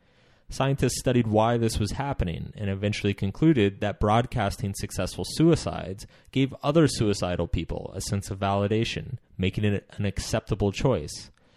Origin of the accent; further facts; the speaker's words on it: Austin, Texas, United States; despite the fact that the Austin bomber was blowing up people in my hometown